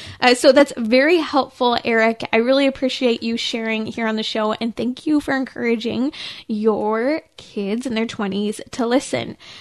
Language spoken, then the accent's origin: English; Lake Arrowhead, California, United States; I'm from the Inland Empire. Well, a little higher up, about 6,000 feet up, Lake Arrowhead.